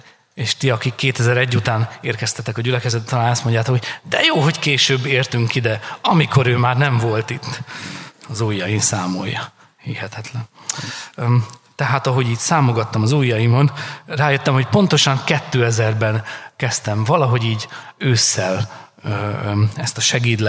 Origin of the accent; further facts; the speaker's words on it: Szabolcs-Szatmár-Bereg, Hungary; Én a Szabolcs megyei kis zsákfaluból származó … aki Sárospatakon végezte a tanulmányait.